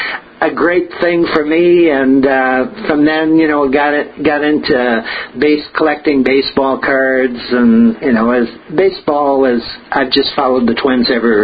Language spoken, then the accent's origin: English; Taylors Falls, Minnesota, United States; I grew up in Taylor's Falls, which is about 70 miles north on the St. Croix River there, and grew up on a farm